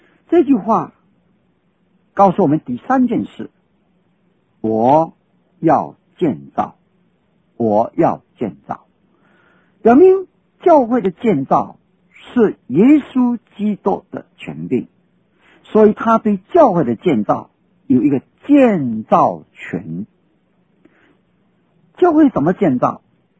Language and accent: Chinese; China; 犹太人对磐石这个词句的用法，就是有一点像我们中国人所谈的泰山那个意思